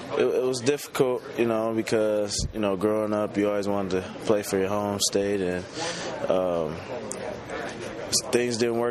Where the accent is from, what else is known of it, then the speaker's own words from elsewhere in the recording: Ohio, United States; as a kid growing up in Ohio, that's one of your biggest dreams